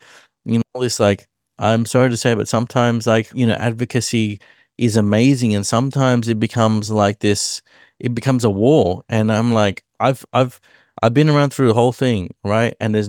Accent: India; being Indian's awesome. Like, freaking, we're really cool. We know how to cook curry.

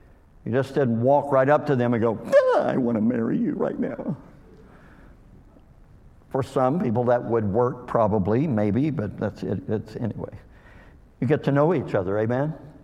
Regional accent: Kentucky, United States; I'm from Kentucky.

